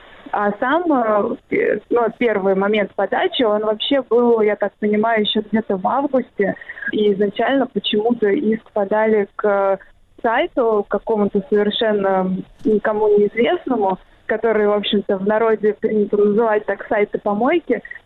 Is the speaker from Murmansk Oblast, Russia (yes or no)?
no; Saint Petersburg, Russia; А я, поскольку коренная петербурженка